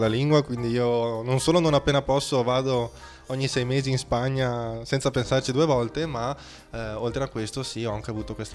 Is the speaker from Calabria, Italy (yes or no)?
no; Padua, Veneto, Italy; now in Rovigo, Italy; No, in realtà no. Sono di Padova, so, credo che si senta un po'. Sono da Padova e mi sono trasferito in realtà per lavoro qui a Rovigo 2 anni fa